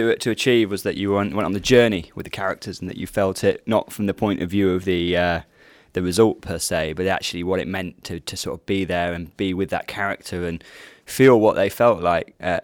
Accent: Manchester, North West England, United Kingdom; I was 16 when this World Cup happened, so I remember watching all the games, listening to the music. I was growing up in Manchester at the time.

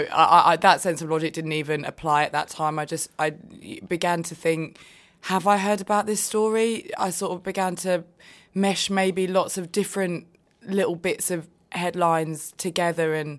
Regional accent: Stoke Newington, London, United Kingdom; I'm from Stoke Newington

